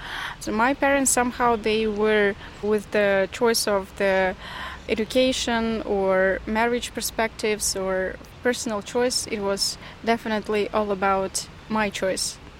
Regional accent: South Kazakhstan, Kazakhstan; born there; English is a second language; I was born in South Kazakhstan, but this is the region which is the most conservative, traditionalistic regions.

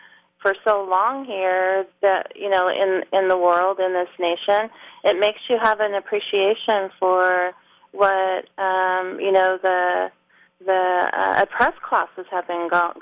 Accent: California, United States; speaking of California, I'm a Californian, and we do have a proposition coming up on November's ballot

